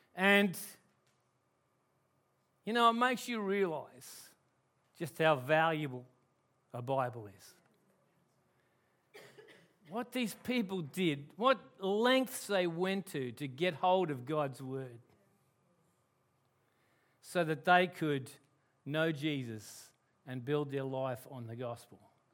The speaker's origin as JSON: {"language": "English", "town": "Melbourne", "region": "Victoria", "country": "Australia", "said": "they lived in Brisbane, I was from Melbourne"}